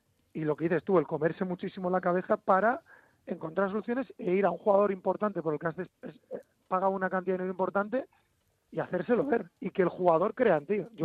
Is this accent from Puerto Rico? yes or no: no; Alcobendas, Community of Madrid, Spain; La verdad que yo soy de Alcobendas y la verdad que me siento muy, muy querido por Alcobendas.